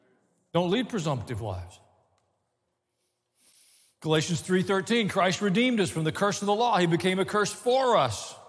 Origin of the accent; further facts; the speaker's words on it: the South, United States; accent: southern; It trumps my southern accent.